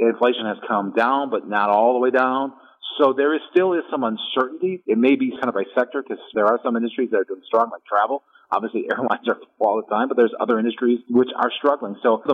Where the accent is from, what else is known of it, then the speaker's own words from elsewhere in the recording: Brown Deer, Wisconsin, United States; I mean, I grew up in Brown Deer. I rode my bike all the time at this mall.